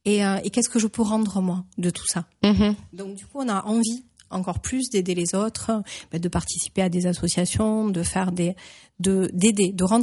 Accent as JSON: {"language": "French", "country": "France", "said": "j'ai l'impression que je suis française, ça c'est certain. Et mes racines oui, sont en Andalousie."}